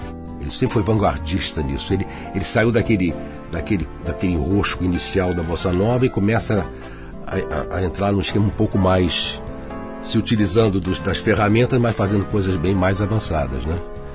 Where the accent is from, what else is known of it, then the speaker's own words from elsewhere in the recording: Rio de Janeiro, Brazil; Eu sou carioca, digo, eu não vi cultura carioca.